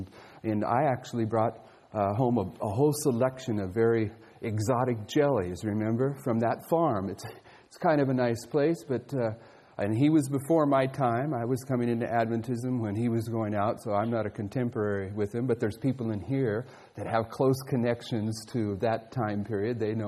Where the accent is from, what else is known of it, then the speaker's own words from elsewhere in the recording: Palmdale, California, United States; I was raised in Palmdale, California. Spent most of my life in Palmdale, California.